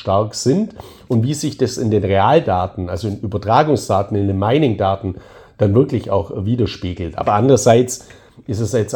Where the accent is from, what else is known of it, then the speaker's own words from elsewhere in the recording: Balearic Islands, Spain; German is a second language; in Spanien, also meiner Heimat, ich lebe ja auf Mallorca